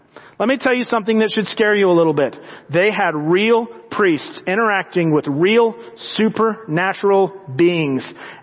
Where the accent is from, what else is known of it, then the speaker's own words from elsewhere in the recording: Georgia, United States; Of course, I'm from Georgia, so we say, and then it all went north, but That's an older conversation.